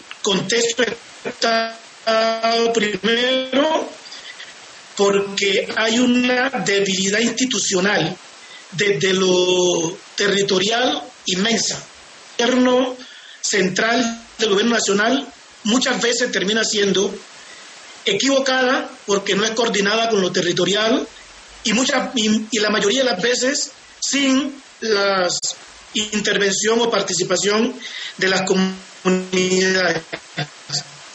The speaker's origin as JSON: {"language": "Spanish", "town": "Tanguí", "region": "Chocó", "country": "Colombia", "said": "yo soy un hombre del Pacífico, yo soy chocuano, yo soy de la cuenca del Atrato, de Tanguí"}